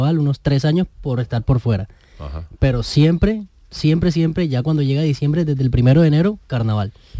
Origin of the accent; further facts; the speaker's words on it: Barranquilla, Atlántico, Colombia; soy de Barranquilla, sí, nací en Barranquilla. Y creo que solamente de mis 26 años me he perdido el carnaval unos 3 años por estar por fuera.